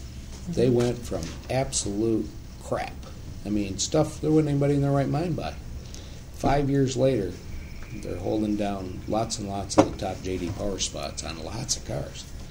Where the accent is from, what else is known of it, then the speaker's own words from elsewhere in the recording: Lansing, Michigan, United States; to do it in my hometown. It's pretty special. And, you know, just the whole Lansing workforce makes it even more special.